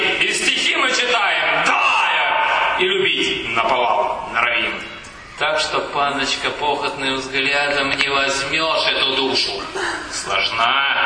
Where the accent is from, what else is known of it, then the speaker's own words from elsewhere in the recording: Belgorod Oblast, Russia; говорил, что я поэт из Белгородской области